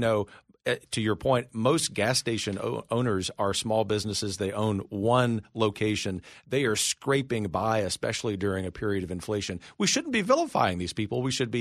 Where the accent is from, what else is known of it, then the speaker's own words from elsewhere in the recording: Gulf Coast, United States; And growing up on the Gulf Coast, you think about what happened in Louisiana with Governor Blanco at that point.